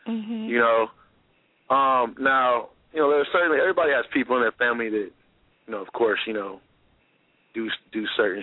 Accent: Nashville, Tennessee, United States; So, growing up in Nashville, when I first started doing beats, I used to make beats with somebody, with this other person.

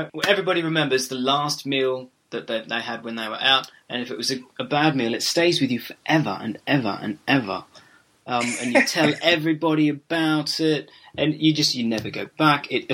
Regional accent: Australia; also born or lived in Brisbane; I've kind of travelled the world. I grew up in Australia in a very small country town, and then moved to Brisbane to go to university, and then kind of just travelled around the world.

